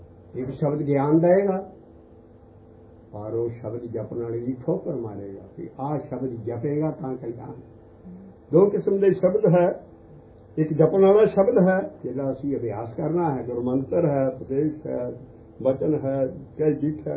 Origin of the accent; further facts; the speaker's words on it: Punjab, India; born there; ਗੁਰੂ ਬਾਬੇ ਬਕਾਲੇ ਦੇ ਲਾਗੇ ਸੀ ਮੇਰਾ ਜਨਮ ਹੋਇਆ ਸਾਰਾ ਉਹ ਪਿੰਡ ਬਾਬੇ ਬਕਾਲੇ ਦੇ ਲਾਗੇ